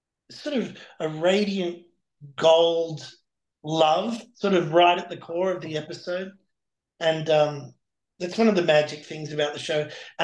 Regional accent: Brisbane, Queensland, Australia; born there; I was born in Brisbane, and there's a beach about an hour and a half away called Caloundra. So probably there, probably near where I was born

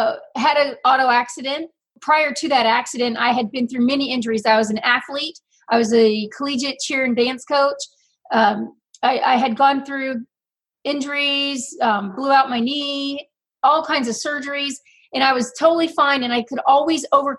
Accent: Phoenix, Arizona, United States; I am from Phoenix, Arizona.

